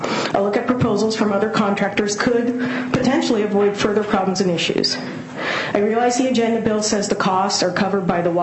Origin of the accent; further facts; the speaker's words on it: Black Diamond, Washington, United States; I live in Bellevue, and I grew up in Black Diamond